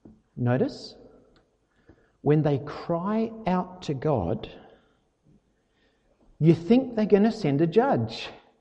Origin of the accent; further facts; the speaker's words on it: Naracoorte, South Australia, Australia; Now, I come from Narrakot. I've spent a lot of time in a lot of caves, and it was great fun.